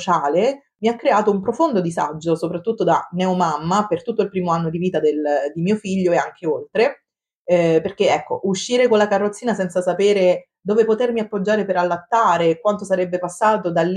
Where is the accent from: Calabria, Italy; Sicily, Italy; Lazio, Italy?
Lazio, Italy; Rome; Io poi sono di Roma e mi sono concentrata nella mia città, che è enorme e dovrebbe essere piena di possibilità.